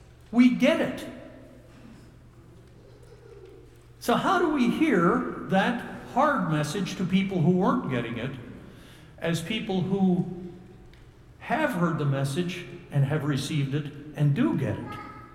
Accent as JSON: {"language": "English", "region": "Kansas", "country": "United States", "tie": "born or raised there", "said": "I'm old enough that I remember cleaning seed wheat growing up in Kansas."}